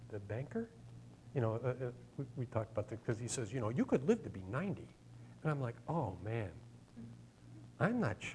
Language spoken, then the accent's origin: English; Chicago, Illinois, United States; Even if I was, and I'm from Chicago, and he's still probably not thinking about my soul.